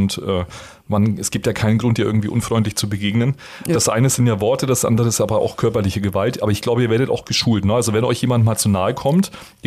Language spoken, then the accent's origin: German; Bavaria, Germany; als Franke